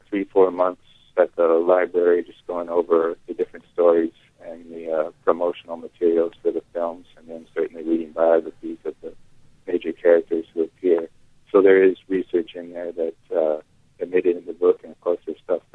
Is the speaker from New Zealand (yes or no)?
no; Las Cruces, New Mexico, United States; now in Tucson, United States; I'm based in Tucson. Tucson was good, and I'm originally from Las Cruces, so I've done book signings throughout the borderland.